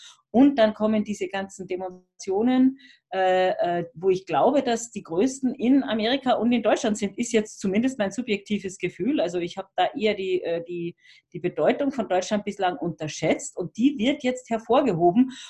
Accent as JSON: {"language": "German", "country": "Austria", "said": "Also das fehlt bei uns in Österreich."}